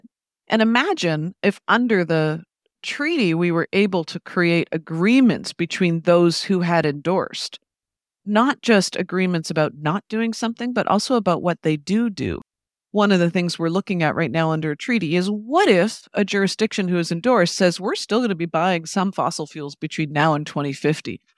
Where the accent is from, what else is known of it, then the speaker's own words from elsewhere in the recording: Canada; this is exactly what happened in my own country. I'm Canadian.